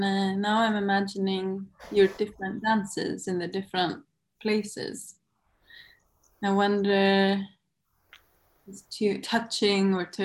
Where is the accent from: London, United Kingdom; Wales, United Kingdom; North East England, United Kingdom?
Wales, United Kingdom; Aberystwyth; It's not like where I grew up in Aberystwyth, where there's the sea and one can feel from the light or the smell of the salt